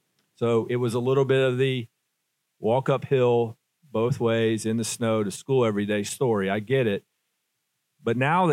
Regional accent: the South, United States; I come from the South, and my mama, she was just a Southern lady.

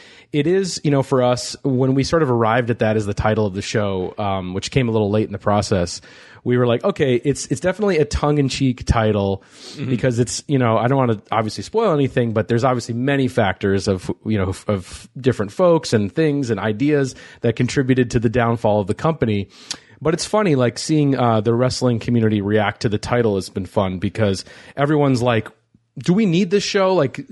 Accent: Minneapolis, Minnesota, United States; I grew up in Minneapolis, Minnesota. Nitro would come through quite regularly, so I would go to all the Nitros.

